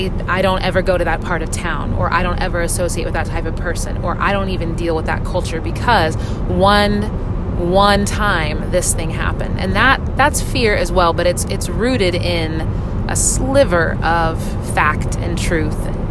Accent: Wichita, Kansas, United States; And I grew up in Wichita

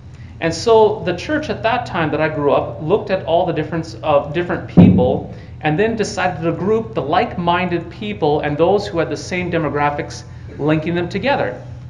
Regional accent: Bottineau, North Dakota, United States; I was at my hometown church in Botno, North Dakota. It was a Lutheran Brethren church. I did not grow up LCMS.

